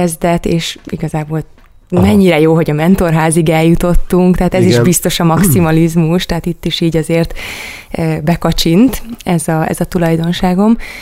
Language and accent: Hungarian; Szabolcs-Szatmár-Bereg, Hungary; now in Budapest, Hungary; én akkor még Csengerben éltem, mert egyébként én egy Szabolcs-Szatmár Bereg megyei lány vagyok, kisvárosi lány, és hát úgy szoktam fogalmazni, hogy azért teljesen más világ az, mint amikor így felköltöztem a Nagy Budapestre